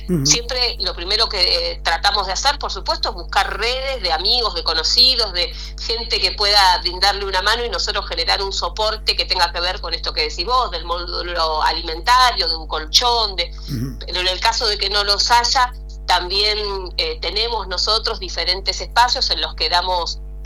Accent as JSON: {"language": "Spanish", "town": "Río Grande", "region": "Tierra del Fuego", "country": "Argentina", "tie": "born or raised there", "said": "Viví toda mi vida, digo, aparte de nacer, viví toda mi vida en Tierra del Fuego, en Río Grande"}